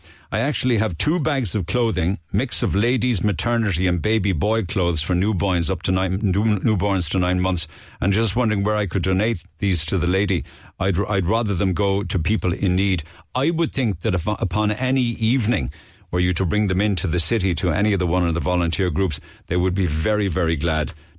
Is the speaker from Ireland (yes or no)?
yes; County Cork, Ireland; We are all from the Rebel County.